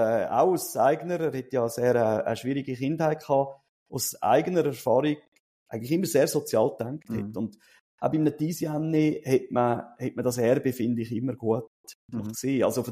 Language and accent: German; Glarus, Switzerland; als Glarner würde ich sagen